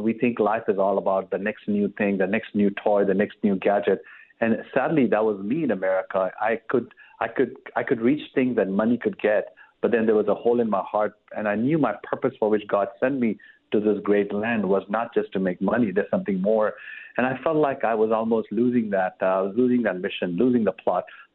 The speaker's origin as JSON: {"language": "English", "country": "India", "tie": "born or raised there", "lives_now": "United States", "said": "growing up in India"}